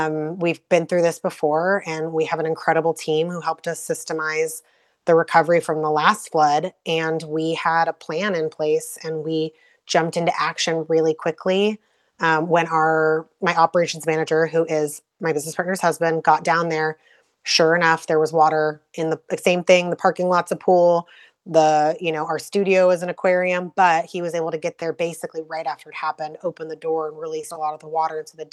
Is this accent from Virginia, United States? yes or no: no; Encinitas, California, United States; I grew up in San Diego. I grew up in Encinitas, and I remember it raining